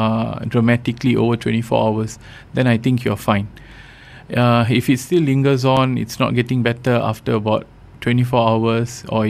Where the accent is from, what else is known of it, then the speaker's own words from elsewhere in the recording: Johor, Malaysia; Okay, the way I look at it is that I'm from Johor. Oh, it's very, very popular there.